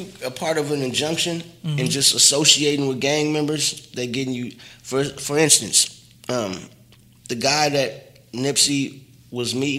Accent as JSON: {"language": "English", "town": "Los Angeles", "region": "California", "country": "United States", "tie": "born or raised there", "said": "That's the area I'm from. I'm from the Crenshaw district."}